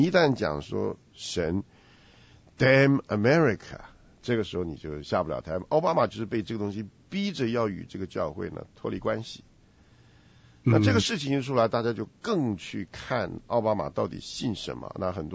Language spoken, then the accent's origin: Chinese; China; 我们中国人讲说要无愧于心，不违背自己的良心，那个就不叫罪，是一样的吧。